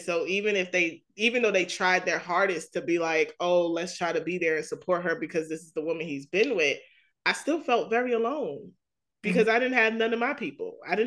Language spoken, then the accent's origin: English; New York, United States; I'm kind of like, I'm from New York. So it's like, you know, you disrespect me, we have a problem.